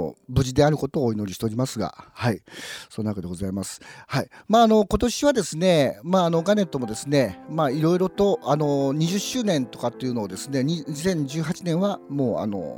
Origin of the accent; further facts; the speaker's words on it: Gifu, Japan; はい、もう本当に私の地元でございまして、